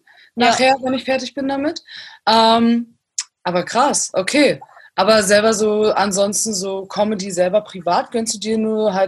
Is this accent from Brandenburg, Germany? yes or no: yes; Brandenburg, Germany; Geil, ich bin auch aus Brandenburg, deswegen ist es lustig.